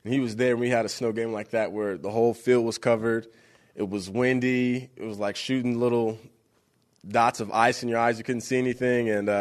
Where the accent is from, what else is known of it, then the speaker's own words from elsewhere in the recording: Denver, Colorado, United States; me growing up in Denver, I remember watching Jay Cutler for the Broncos